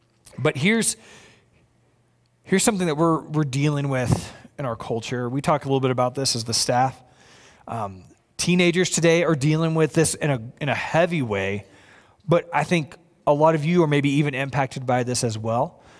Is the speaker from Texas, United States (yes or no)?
yes; Lubbock, Texas, United States; I'm from Lubbock, Texas.